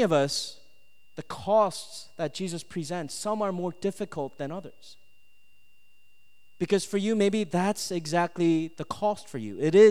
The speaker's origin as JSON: {"language": "English", "region": "Minnesota", "country": "United States", "tie": "born or raised there", "said": "Like for me, I grew up in Minnesota, so I grew up in the Midwest."}